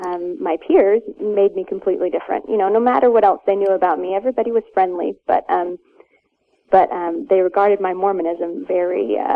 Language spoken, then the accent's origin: English; Texas, United States; I think I'm probably a Midwesterner by choice now. I grew up in Texas, in rural Texas